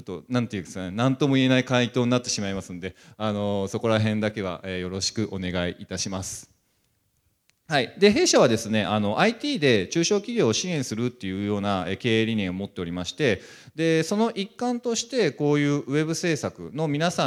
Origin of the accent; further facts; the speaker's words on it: Yokohama, Kanagawa, Japan; also born or lived in Kobe; now in Tokyo, Japan; 私、神戸生まれ横浜育ちの、現在東京で仕事をしております。